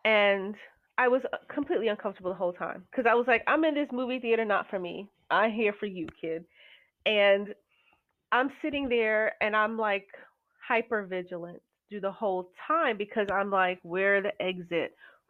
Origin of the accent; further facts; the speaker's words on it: New York City, New York, United States; but we grew up in New York City. So we grew up a certain kind of way